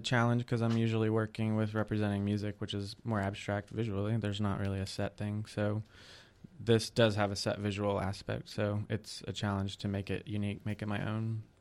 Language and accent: English; Allen, Texas, United States; moved away as an adult; also born or lived in New York City; I grew up in Allen, and then I moved to New York when I was 18 to take an internship, and I just kind of started working.